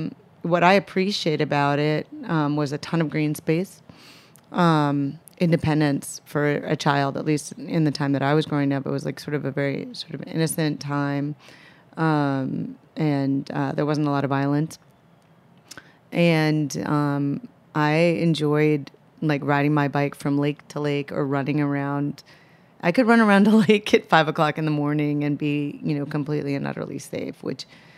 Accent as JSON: {"language": "English", "town": "Minneapolis", "region": "Minnesota", "country": "United States", "tie": "born or raised there", "said": "No, I grew up in Minneapolis."}